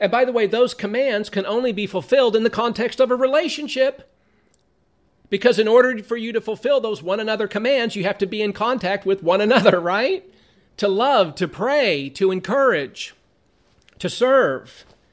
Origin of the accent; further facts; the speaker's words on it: Lancaster, California, United States; whenever I came in the front door of the house where we grew up with in Lancaster, California, where I grew up, she had the corner bedroom.